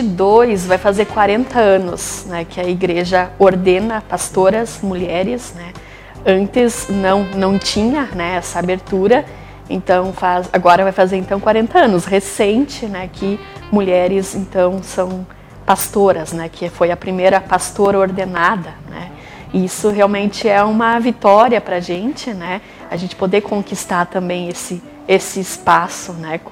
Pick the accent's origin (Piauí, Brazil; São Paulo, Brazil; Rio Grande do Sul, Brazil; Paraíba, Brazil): Rio Grande do Sul, Brazil; Rosário do Sul; also born or lived in Agudo; Na verdade, eu só nasci. Nasci em Agudo e cresci em Rosário.